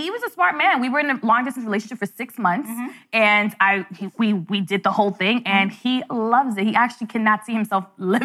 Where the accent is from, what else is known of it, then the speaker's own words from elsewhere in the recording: Brooklyn, New York, United States; I'd be like, I'm just from Brooklyn.